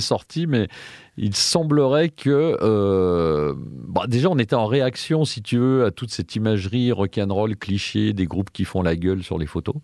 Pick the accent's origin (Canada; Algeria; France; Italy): Italy; moi je suis italien à la base. En Italie, tu sais bien que tout le monde chante.